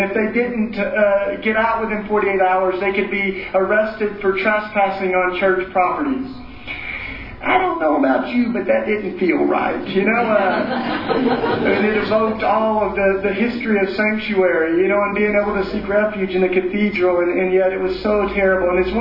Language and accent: English; Tennessee, United States; I'm from East Tennessee. That's why I talk funny. And I went to college in Philly.